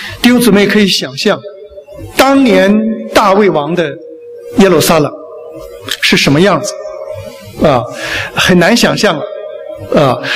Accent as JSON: {"language": "Chinese", "country": "China", "said": "其实我们中国人有一种特征啊，叫做爱面子文化啊，咱们中国人非常爱面子。"}